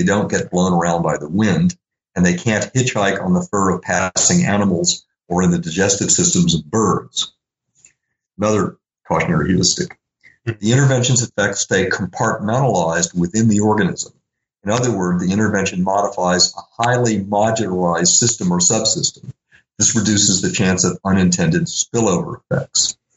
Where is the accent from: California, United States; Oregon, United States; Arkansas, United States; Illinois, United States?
Arkansas, United States; Little Rock; One was my own upbringing in Jim Crow South. I grew up in Little Rock, Arkansas, and at a certain point, just through moral luck, I realized